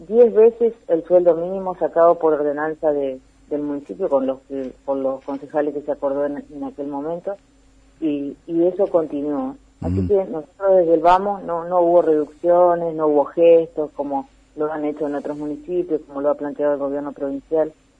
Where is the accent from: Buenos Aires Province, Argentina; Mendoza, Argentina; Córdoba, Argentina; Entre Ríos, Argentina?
Entre Ríos, Argentina; San Benito; yo justamente soy de San Benito, por eso te hablo en primera persona